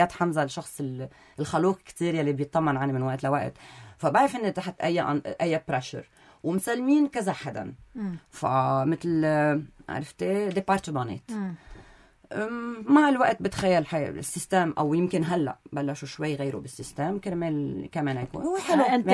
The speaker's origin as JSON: {"language": "Arabic", "country": "Syria", "said": "لأنه أنا سوري الخوازيق اللي بظهري كتير دافشيني لقدام"}